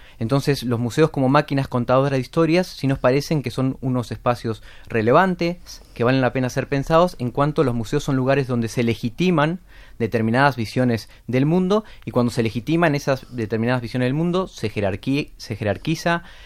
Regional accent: Spain; España, nosotros como españoles, como miembros de esta sociedad

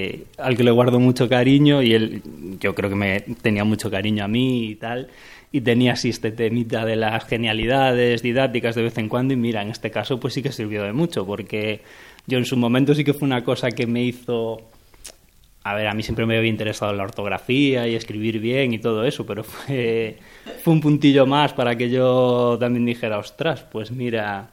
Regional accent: Galicia, Spain; Soy gallego, un poquito por el tema de la lluvia y tal.

